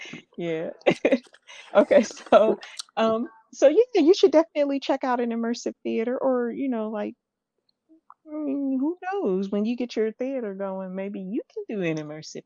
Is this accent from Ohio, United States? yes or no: yes; Euclid, Ohio, United States; So I grew up in Euclid.